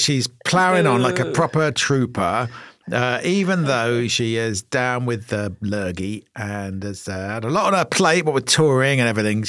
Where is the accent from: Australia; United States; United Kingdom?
United Kingdom; Maidenhead, South East England; Well, I grew up in Maidenhead